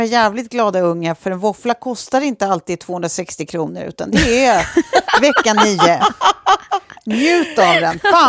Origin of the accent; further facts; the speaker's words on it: Lidingö, Stockholm County, Sweden; vi har barndomskompisar då som bor på Lidingö där vi är uppvuxna, jag och Sofie.